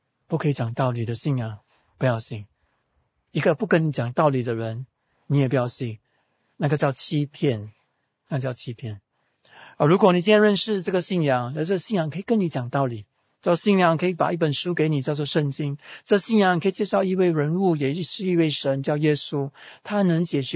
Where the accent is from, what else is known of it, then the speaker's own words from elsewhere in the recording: Singapore; 我们新加坡人可能不能吃